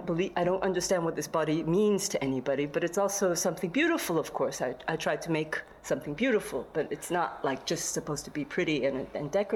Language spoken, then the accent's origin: English; United States; everyone couldn't believe that I was from America. And not to say that I have to be proud to be from America right now